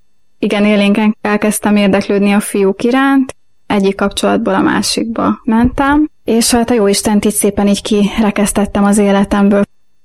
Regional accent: Nyíregyháza, Szabolcs-Szatmár-Bereg, Hungary; egy városból származunk, Nyíregyházáról.

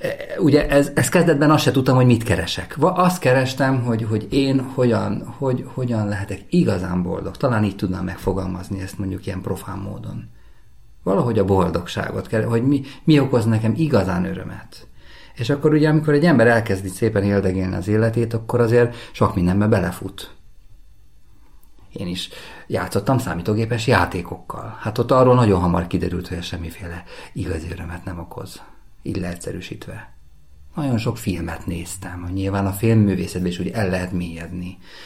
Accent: Budapest, Hungary; born there; now in Pécs, Hungary; Budapesten születtem, de jelenleg Pécsen élek a feleségemmel és a kis családommal együtt.

